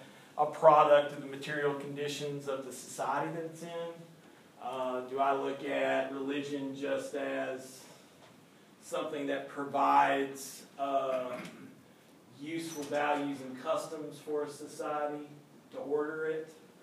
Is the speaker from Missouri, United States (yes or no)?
no; Waxahachie, Texas, United States; when I was growing up in Waxahachie, Texas